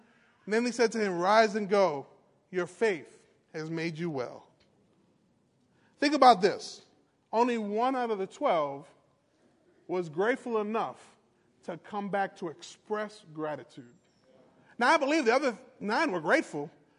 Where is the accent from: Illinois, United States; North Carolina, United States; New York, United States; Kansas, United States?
New York, United States; born there; now in Gwinnett, United States; I was born in New York, and now I'm in Gwinnett, Georgia, doing something different.